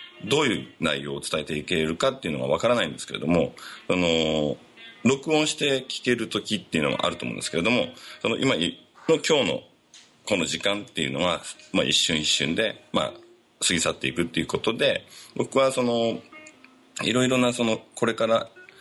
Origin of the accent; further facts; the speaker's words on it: Mikuni, Fukui, Japan; この三国町であったりとか安島で生まれ育ってきたっていうことで